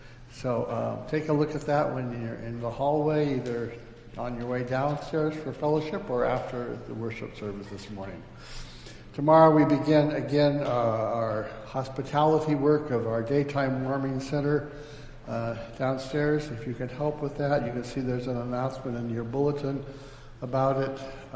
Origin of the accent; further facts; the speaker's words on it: Idaho, United States; now in Ann Arbor, United States; I grew up in Idaho, so I don't know if this is it's snowy, but anyway.